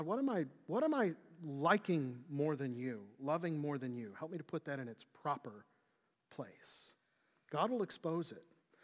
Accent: Chicago, Illinois, United States; In junior high, I grew up in Chicago.

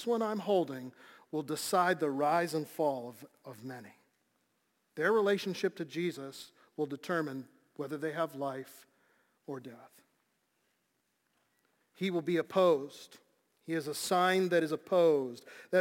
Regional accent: Illinois, United States; I grew up in Illinois, the land of Lincoln.

